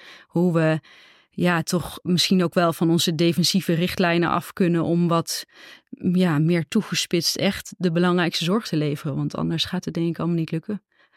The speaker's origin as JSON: {"language": "Dutch", "town": "Arnhem", "region": "Gelderland", "country": "Netherlands", "tie": "born or raised there", "said": "Nee, ik ben geboren en getogen in Arnhem."}